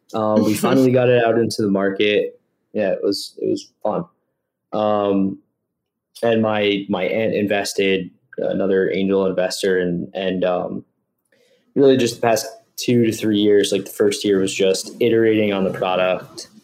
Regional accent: Westchester, New York, United States; I'm from New York. I'm from Westchester, a basic Italian American family upbringing, and food, like so many cultures, is central to just our family's existence.

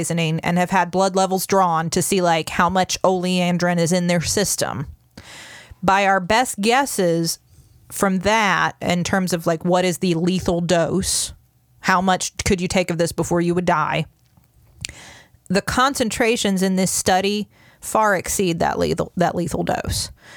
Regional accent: United States; But as an American with a right of free expression, I'm telling you, I've seen it with my own eyes.

